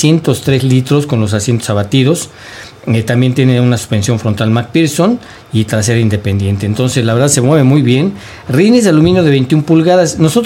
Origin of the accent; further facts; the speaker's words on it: Mexico; Claro, por supuesto, pues es mexicano, yo también soy mexicano